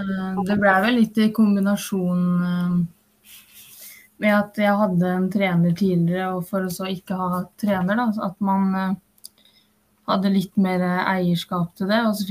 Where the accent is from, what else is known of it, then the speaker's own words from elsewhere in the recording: Moss, Østfold, Norway; Men jeg er jo fra Moss, og det er jo nabokommunen